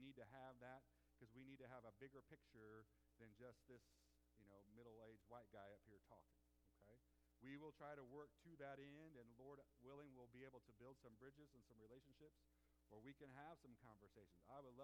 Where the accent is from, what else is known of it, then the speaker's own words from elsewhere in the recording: Decatur, United States; now in Memphis, United States; because in my own experience from growing up in Decatur and living in Memphis